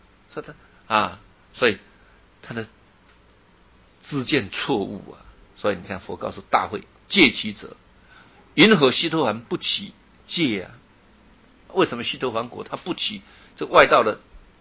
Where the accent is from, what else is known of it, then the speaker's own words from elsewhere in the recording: China; 所以我们中国人呐、啊，以前呐、啊、没有佛法的时候，常常就认为啊，人死了会当鬼